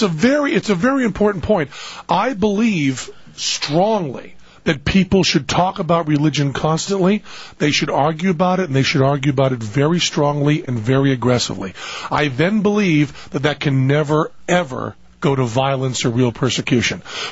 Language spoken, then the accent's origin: English; United States; that's one of the things that I think I'm most proud of as an American